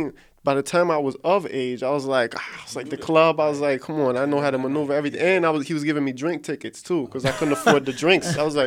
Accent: New York, United States; So you mix that with, you know, growing up in New York

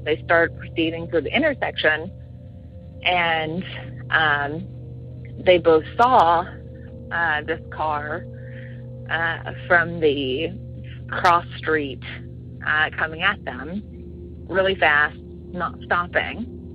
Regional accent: Alabama, United States; I am from Alabama, although I do not live there now.

